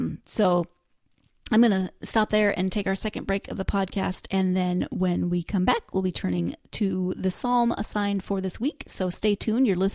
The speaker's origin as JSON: {"language": "English", "region": "Montana", "country": "United States", "tie": "born or raised there", "said": "very small town in Montana. It's about 1,000 people, and I'm just trying to picture this, you know, my hometown turning against me. They've known me. I lived there my entire life until college."}